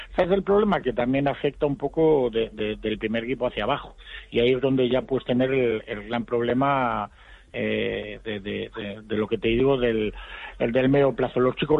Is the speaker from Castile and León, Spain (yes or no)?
yes; Valladolid, Castile and León, Spain; soy pucelano y blanquivioleta